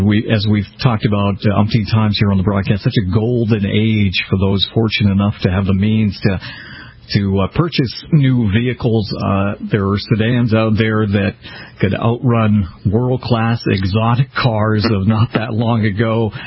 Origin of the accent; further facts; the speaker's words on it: Boston, Massachusetts, United States; And you know, as you know, I'm from Boston.